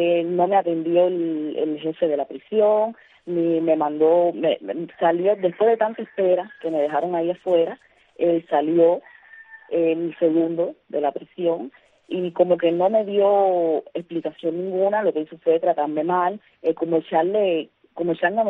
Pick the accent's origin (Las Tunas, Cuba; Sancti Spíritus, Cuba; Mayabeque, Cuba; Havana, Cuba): Mayabeque, Cuba; Vega; Nosotros somos de un pueblito que se llama Vega, aquí en Mayabeque.